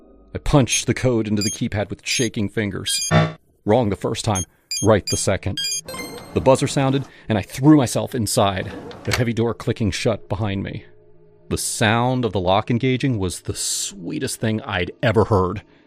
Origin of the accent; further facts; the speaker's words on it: United Kingdom; Back home in the UK, I am a fortress of caution. My hometown is rough, the kind of place where you don't make eye contact at the bus stop.